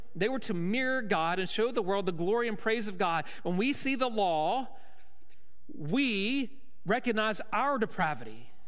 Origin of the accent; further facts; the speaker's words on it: Mississippi, United States; I'm not from Indiana. Many of you are not from, I'm from Mississippi.